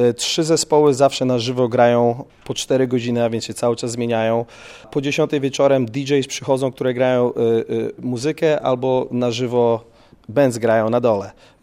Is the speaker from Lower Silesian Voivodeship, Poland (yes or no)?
no; Gdynia, Pomeranian Voivodeship, Poland; Jestem z Gdyni, zawsze uwielbiałem słońce i plaże.